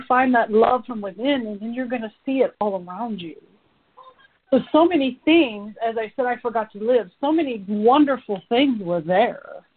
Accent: West Virginia, United States; Although I grew up in West Virginia, I didn't grow up with money.

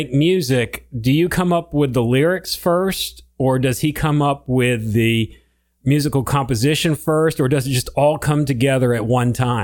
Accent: Connecticut, United States; I'm not from Latvia. I'm from Connecticut and I live in South Carolina.

